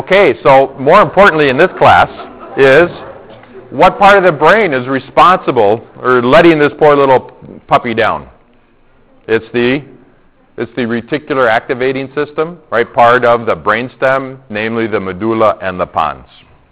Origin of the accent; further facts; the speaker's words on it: Illinois, United States; So I grew up in Illinois. This is really quick. Grew up in Illinois, and I don't think we had many Chinese restaurants in our neighborhood where I was growing up.